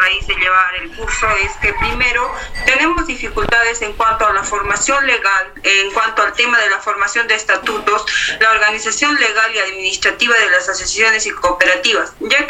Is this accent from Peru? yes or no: yes; Puno, Peru; yo soy de Puno, soy del altiplano de Perú